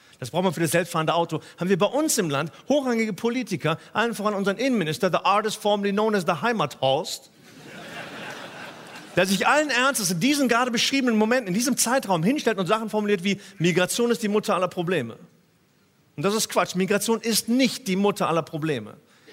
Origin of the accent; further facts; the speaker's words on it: Cologne, North Rhine-Westphalia, Germany; Da, wo ich herkomme, in Köln